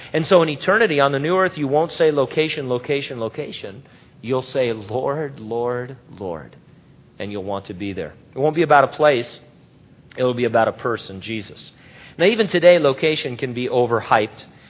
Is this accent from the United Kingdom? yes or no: no; San Bernardino, California, United States; People are making fun of my hometown. I'm so offended. It was beautiful once. But anyway, San Bernardino was a big city.